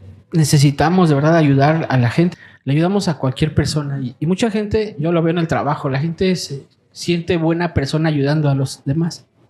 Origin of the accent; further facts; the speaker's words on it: Mexico; Porque como mexicanos, bueno, son parte de nosotros